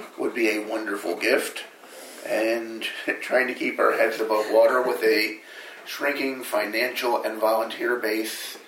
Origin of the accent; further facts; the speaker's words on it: Delaware, United States; moved away as an adult; now in Connecticut, United States; I'm originally from Delaware. I've been in Connecticut ever since I went to UConn.